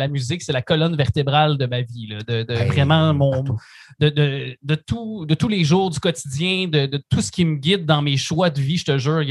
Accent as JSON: {"language": "French", "town": "Saint-Tite", "region": "Quebec", "country": "Canada", "tie": "born or raised there", "said": "C'est dans mon ADN d'où je suis natif dans le coin de Saint-Tite, en Mauricie."}